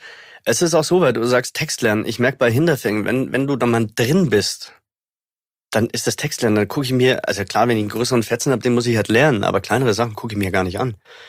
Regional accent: Germany; Die perfekte Aussprache war mir egal, weil ich bin Deutscher

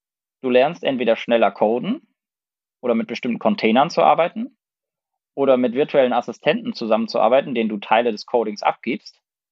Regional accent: Lübeck, Schleswig-Holstein, Germany; Und ich bin in Lübeck geboren und im Umfeld von Lübeck aufgewachsen, in einem ganz, ganz kleinen Dorf. Und da gab es 5 Bauernhöfe und 60 Häuser.

